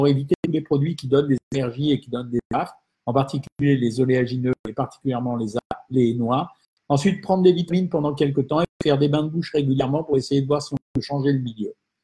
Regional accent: Oran, Oran Province, Algeria; born there; Je vous suis depuis l'Algérie. Bonjour, Algérie. Je suis né à Oran, donc je connais.

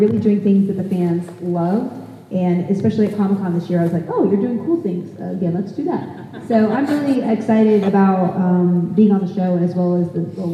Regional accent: Austin, Texas, United States; No, I'm from Austin. Well, I consider myself from Austin because I feel like I was here, I lived here from when I was 15 to like 21.

